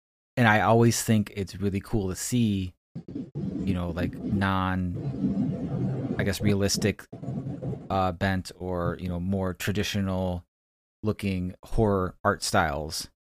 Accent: Chicago, Illinois, United States; I, you know, being born and raised in Chicago, I always love Chicago set

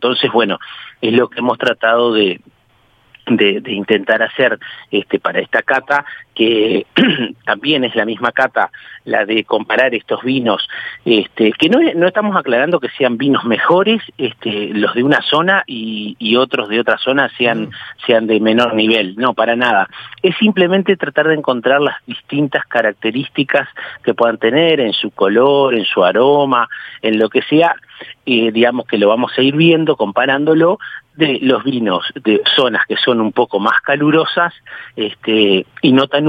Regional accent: Paysandú, Uruguay; de Paysandú, de nuestro querido hermano departamentos de Salto, también que tiene muy buenos vinos

